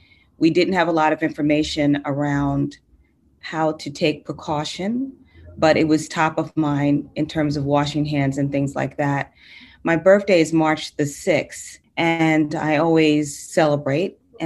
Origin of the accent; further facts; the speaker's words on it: New York City, New York, United States; I live in Brooklyn. I'm a New Yorker.